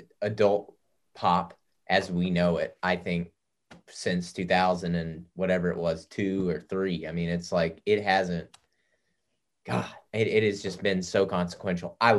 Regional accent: the South, United States; Well, you got to understand, I grew up in the South.

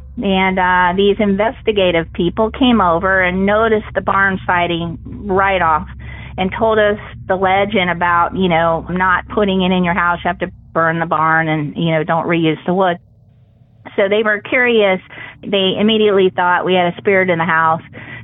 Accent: Columbus, Ohio, United States; My story is actually about my childhood home. We lived together in a split-level house in Columbus, Ohio.

